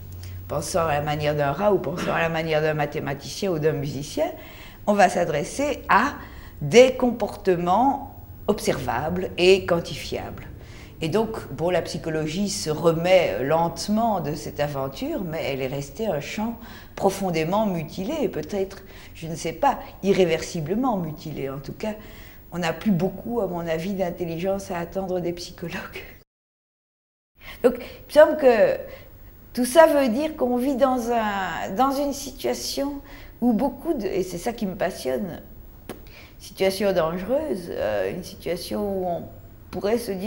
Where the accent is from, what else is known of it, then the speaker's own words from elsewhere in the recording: Brussels, Belgium; je suis belge et même bruxelloise.